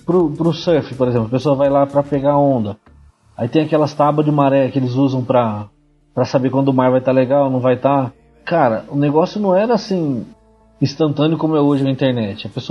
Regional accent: Marília, São Paulo, Brazil; eu tenho 40 anos, eu sou de Marília, São Paulo

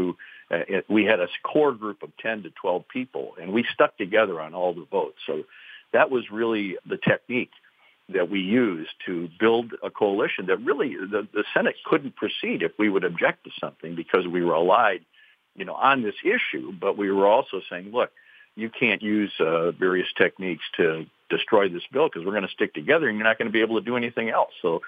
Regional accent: Wisconsin, United States; Well, you know, I was brought up to believe in Wisconsin, although things may have changed some

